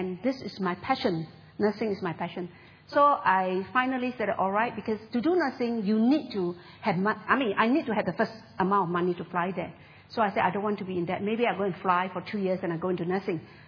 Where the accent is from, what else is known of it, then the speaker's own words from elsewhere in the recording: Malaysia; Well, I grew up in a village. I really grew up in a village. I'm from Malaysia.